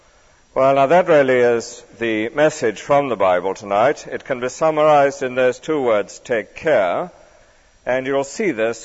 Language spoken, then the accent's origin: English; London, United Kingdom; I must say, as a Londoner, it's lovely to be back in London again.